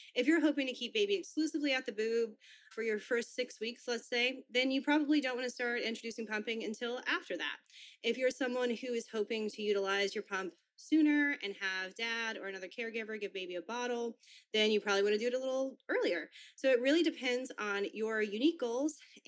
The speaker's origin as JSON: {"language": "English", "region": "the South", "country": "United States", "said": "I'm from the South, so I don't know where y'all are, but out here there's Dollar Generals everywhere."}